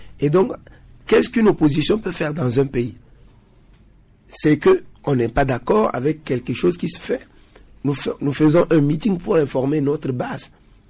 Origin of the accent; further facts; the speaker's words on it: Togo; nous tous, nous sommes Togolais et nous vivons dans le pays